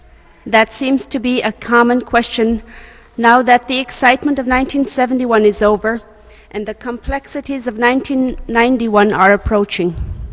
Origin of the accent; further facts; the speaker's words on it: Alaska, United States; now in Unalakleet, United States; fellow Alaskans … I am originally from the Chelista region, but I have lived here in Unalakleet for the last 10 years, and I have grown to love the people and the region as my home.